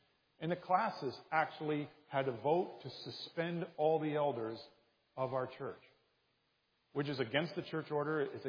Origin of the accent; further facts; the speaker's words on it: St. Catharines, Ontario, Canada; in my hometown where I grew up and where I pastored, it was in the St. Catherine Standard newspaper